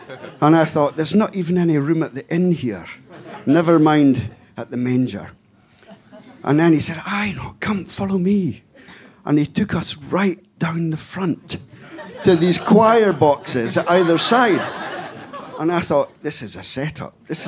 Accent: Scotland, United Kingdom; Now, I had no idea which bottle he was talking about. I come from Scotland. I'd never heard this phrase before.

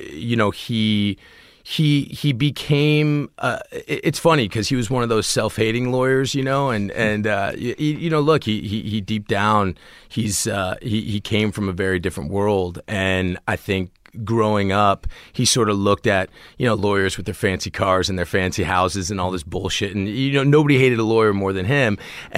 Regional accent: Washington, District of Columbia, United States; born or raised there

